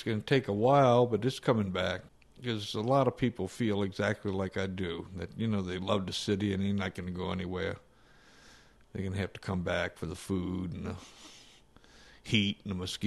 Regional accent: New Orleans, Louisiana, United States; Yes, because she was from Metairie and I was from New Orleans all my life, and people here just kind of stay in their own neighborhoods forever, I think.

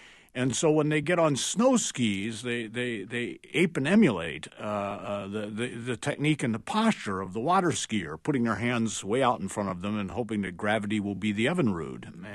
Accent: Toledo, Ohio, United States; I grew up in Ohio, so I'm allowed to make Buckeye jokes. No offense out there. I grew up in Toledo. It doesn't get any more Ohio than that.

